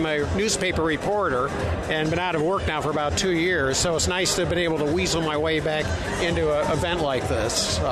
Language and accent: English; Birmingham, Michigan, United States; We're Detroit suburban brats. I grew up in Birmingham. Bob grew up in Bloomfield Hills.